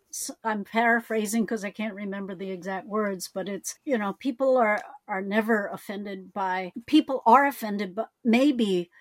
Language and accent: English; San Francisco, California, United States; And I, being that I'm from San Francisco, I use the word junkie.